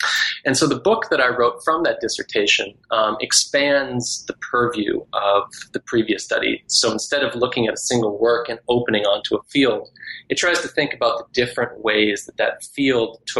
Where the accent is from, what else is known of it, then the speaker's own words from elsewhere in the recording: Canada; born there; also born or lived in Scotland / Texas; I have lived a little bit all over the place. I am Canadian by birth, but I grew up in different places, including Scotland and Texas.